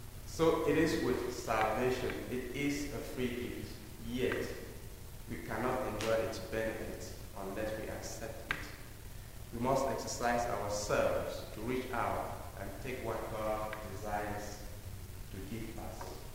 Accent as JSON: {"language": "English", "country": "Cameroon", "tie": "born or raised there", "second_language": "English", "said": "growing up in Cameroon, we're not used to those rides and all those things."}